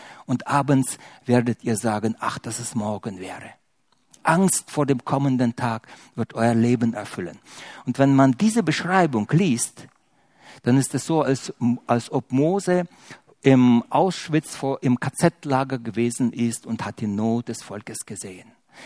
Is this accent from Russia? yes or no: yes; Russia; Ich selber bin ein Deutscher, der im großen russischen Reich aufgewachsen ist.